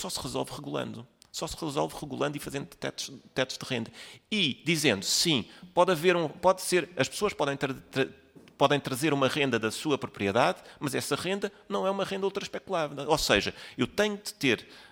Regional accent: Portugal; como português, como do sul da Europa

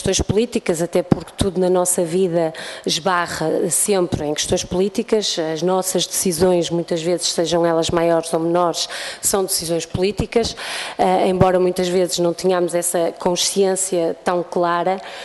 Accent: Vila Nova de Cerveira, Norte, Portugal; sou de Vila Nova de Cerveira, portanto sei muito bem a que é que vocês se referem

